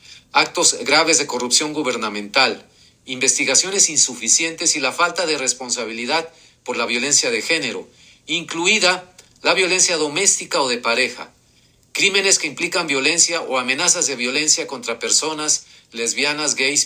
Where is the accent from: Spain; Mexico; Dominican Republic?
Mexico; tener plena conciencia como mexicanos de la situación de violencia y de deterioro de los derechos humanos que vivimos en el país